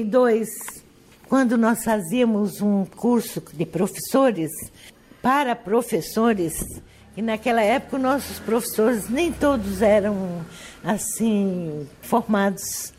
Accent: São Caetano, Pernambuco, Brazil; born there; moved away as an adult; also born or lived in Mato Grosso do Sul; now in Apuí, Brazil; Nasci em São Caetano, no estado de Pernambuco.

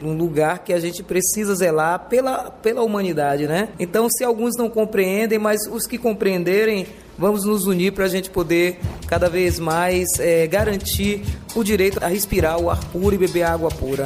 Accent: Brazil; Eu não conheço diretamente, mas eu posso falar como brasileira.

